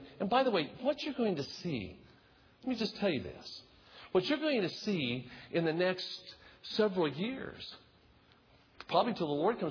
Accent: United States; and I'm an American through and through, but America has walked away from God.

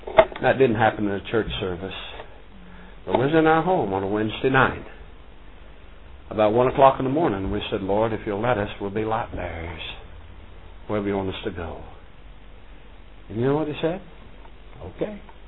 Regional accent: Georgia, United States; now I'm from North Georgia. I don't know how y'all do it over here.

